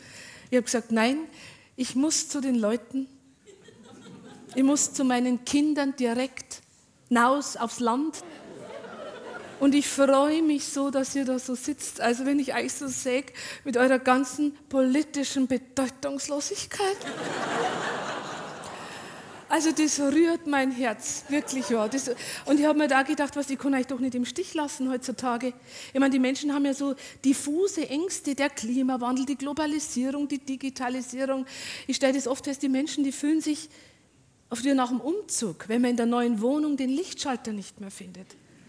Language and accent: German; Bavaria, Germany; Ich bin aus Niederbayern. Bei uns ist das Getreidesilo höher wie der Kirchturm.